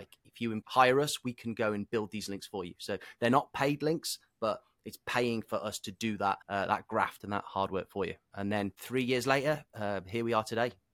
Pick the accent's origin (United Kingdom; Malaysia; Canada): United Kingdom; now in United States; talking about as a Brit. So obviously the New York Times is a US publication, but I knew that they'd probably prefer to link to a US source. So I talked about being from across the pond and having like a different perspective.